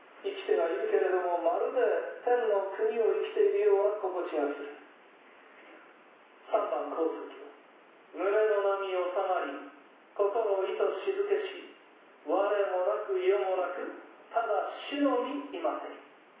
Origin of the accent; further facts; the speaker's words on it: Tohoku, Japan; でも地元の人とですねやり取りしたら出てくるんです本当に、まあ、本当に皆さん聞いたことがないような言葉を私は語ります。